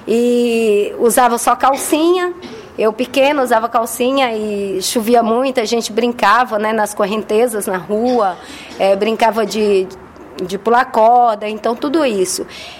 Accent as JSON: {"language": "Portuguese", "town": "Rubim", "region": "Minas Gerais", "country": "Brazil", "said": "Eu sou do interior de Minas, uma cidade chamada Rubim, que é uma cidade hoje considerada como histórica, porque, na verdade, é uma cidade de exploração de minérios."}